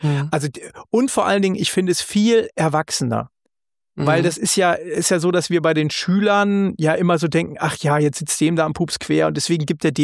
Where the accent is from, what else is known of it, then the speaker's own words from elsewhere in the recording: Hesse, Germany; Also ich bin im Dortmunder Süden hier sehr happy. Kann ich nicht anders sagen, aber natürlich tickt hier die Welt ein bisschen anders als hier in Nordhessen, wo ich herkomme